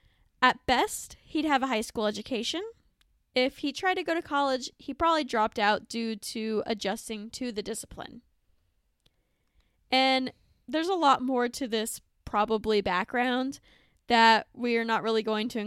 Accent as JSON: {"language": "English", "region": "Michigan", "country": "United States", "said": "I'm the one from Michigan."}